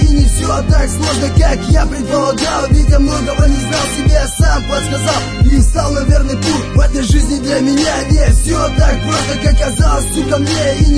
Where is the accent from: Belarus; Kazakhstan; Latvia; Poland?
Kazakhstan; Petropavl, North Kazakhstan Region; now in Russia; Я родом с Казахстана, с города Петропавловск. Не забуду никогда это место, где родился.